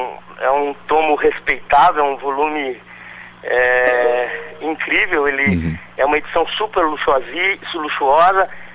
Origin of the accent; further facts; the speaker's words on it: Curitiba, Paraná, Brazil; Eu me formei nos anos 80, Alexandre. Venho de Curitiba, eu fiz um curso superior de teatro lá.